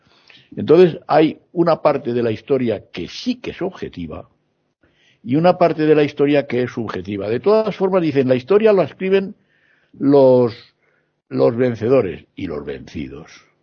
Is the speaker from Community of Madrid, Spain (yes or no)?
yes; Madrid, Community of Madrid, Spain; me ha tenido 11 años fuera de mi pueblo, que es Madrid, y yo he estado fuera de mi pueblo.